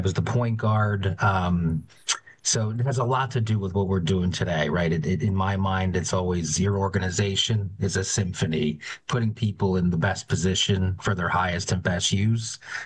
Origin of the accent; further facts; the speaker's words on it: Scranton, Pennsylvania, United States; I'm from Scranton, Pennsylvania, the second older brother and sisters.